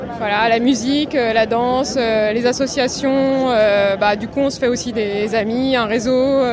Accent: France; je dis que je suis française, parce que je suis complètement française, et je suis complètement d'origine arménienne aussi.

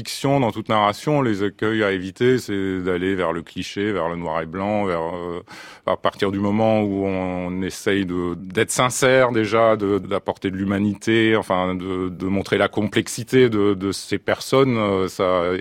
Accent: Germany; French is a second language; jeune, enfin, allemand, parce que je venais d'Allemagne, donc je me sentais plus allemand

